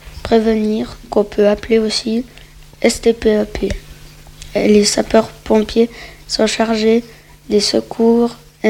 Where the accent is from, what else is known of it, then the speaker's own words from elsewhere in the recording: La Sarraz, Vaud, Switzerland; Alors, je viens de la Sarra, j'ai 11 ans. Je suis en 7e année